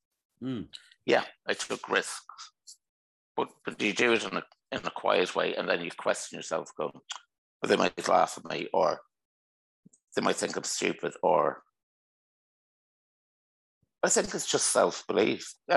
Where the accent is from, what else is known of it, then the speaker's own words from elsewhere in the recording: Ireland; So I think being Irish, you just get yourself stuck in.